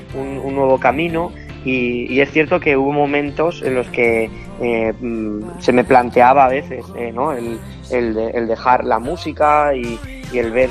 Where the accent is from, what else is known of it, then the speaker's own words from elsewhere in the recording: Alcázar de San Juan, Castilla-La Mancha, Spain; now in Madrid, Spain; En mi pueblo también es muy corriente pues ponerte una tapita en plan de gachas, de como de comida típica, ¿no? De allí, de mi pueblo, y la verdad que eso aquí en Madrid pues echa un poco de menos.